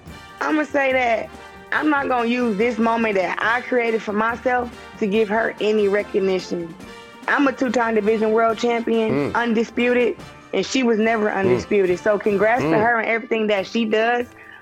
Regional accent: Flint, Michigan, United States; that's for me growing up in Flint and knowing that I got to take everything that I want.

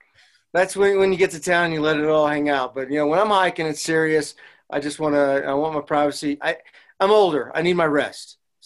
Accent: Midland, Texas, United States; also born or lived in Dallas; So I was born in Dallas. Then shortly after that, moved to Midland, Texas.

